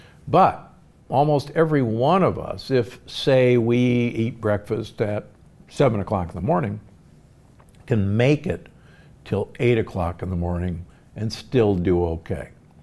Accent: Omaha, Nebraska, United States; I grew up in Omaha, Nebraska.

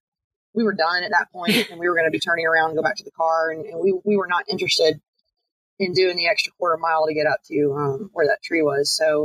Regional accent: Stone Mountain, Georgia, United States; I grew up in Stone Mountain, Georgia. We've got this gigantic granite rock that's where we would go hike all the time.

